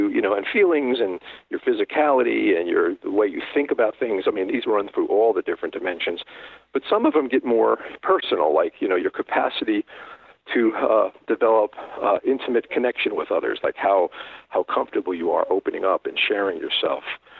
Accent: Newark, New Jersey, United States; because we were, you know, growing up in North New Jersey. In Newark, New Jersey, which is a very Italian Catholic area.

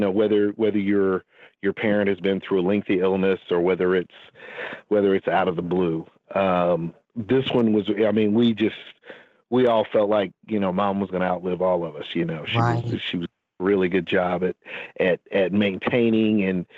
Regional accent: Elizabethton, Tennessee, United States; She was on the board at the public library in my hometown, Elizabethton, Tennessee.

